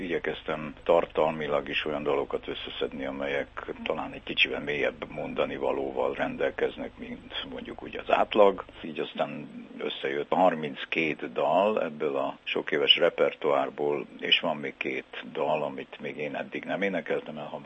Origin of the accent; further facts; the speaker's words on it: Hungary; amiről én nem mondhatom azt, hogy szülőhazám, de mindestre hazám már, mert hiszen gyerekkorom óta itt élek